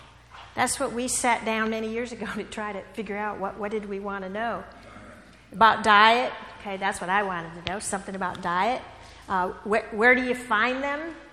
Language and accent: English; Iowa, United States; I'm originally from Iowa, so I was like, greens and sweet potatoes, why are they eating that?